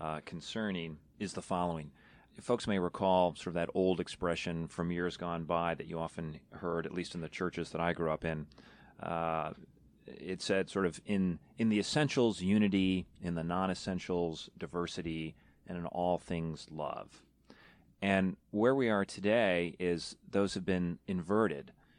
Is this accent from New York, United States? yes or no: yes; New York, United States; I'm from New York originally. I'm a big fan of the New York Yankees.